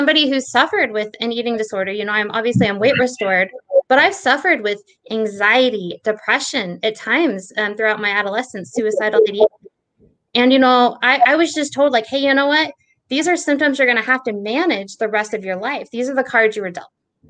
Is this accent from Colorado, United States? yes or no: no; Texas, United States; I'm from Texas, but all meat.